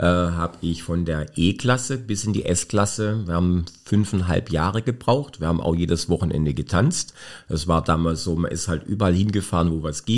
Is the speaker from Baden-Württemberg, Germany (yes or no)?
yes; Baden-Württemberg, Germany; Ich bin ein Oberschwabe, ja.